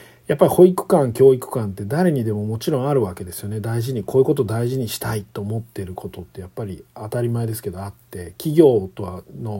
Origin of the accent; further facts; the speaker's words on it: Kanto, Japan; moved away as an adult; now in Kansai, Japan; 僕は関東出身で関西に移りましたので、関東って割とそっけないというか、人間同士の距離感がちょっと遠い感じがするんですね。